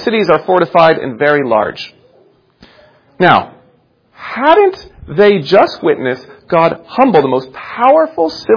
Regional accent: Santa Cruz, California, United States; Sounds like my hometown of Santa Cruz sometimes.

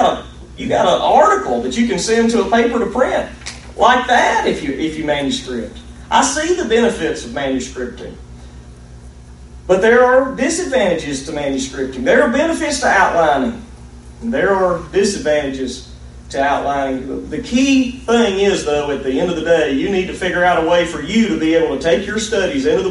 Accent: Alabama, United States; I'm from Alabama. Everybody knows we can't talk real well.

